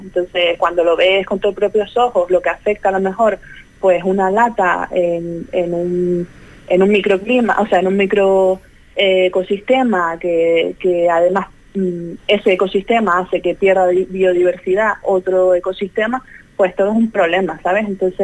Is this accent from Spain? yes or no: yes; El Cotillo, Canary Islands, Spain; la isla de mi familia, y yo siempre que puedo, cada vez que tengo momentos de vacaciones, me voy a Fuerteventura, al Cotillo precisamente. Para mí es mi pueblo.